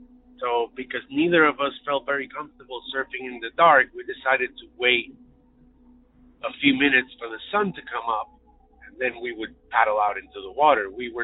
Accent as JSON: {"language": "English", "country": "Puerto Rico", "tie": "born or raised there", "said": "I grew up in Puerto Rico in the Caribbean."}